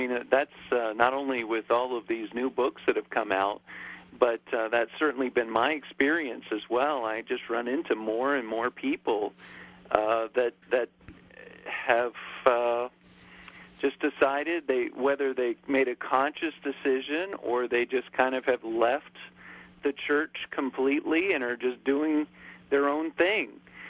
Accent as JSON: {"language": "English", "region": "Virginia", "country": "United States", "tie": "born or raised there", "said": "I grew up in Virginia, and I grew up in maybe just kind of a typical Southern church."}